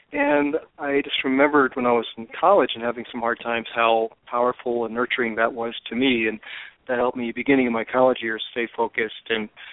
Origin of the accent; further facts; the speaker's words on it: Richmond, Virginia, United States; But when I was a kid, I grew up in Richmond, Virginia, and it was becoming rapidly urbanized and suburbanized.